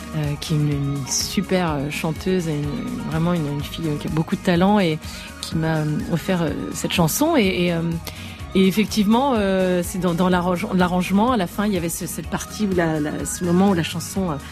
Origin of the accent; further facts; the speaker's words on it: Brest, Brittany, France; born there; j'avais envie d'écrire une chanson sur Brest, qui est ma ville de naissance.